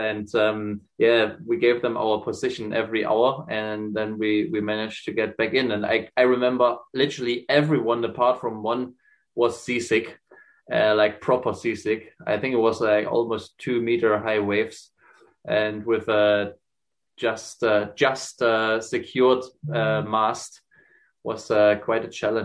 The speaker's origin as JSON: {"language": "English", "country": "Germany", "second_language": "English", "said": "as you can hear from my accent, originally from Germany"}